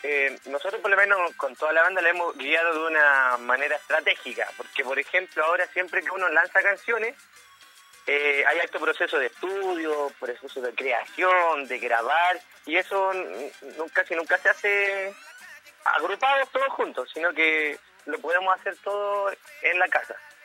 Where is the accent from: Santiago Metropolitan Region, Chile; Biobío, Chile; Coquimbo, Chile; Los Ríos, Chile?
Santiago Metropolitan Region, Chile; Santiago; Todos somos de Santiago. Hay unos chiquillos de Buin, La Florida, pero todos de acá de Santiago, Santiago Centro.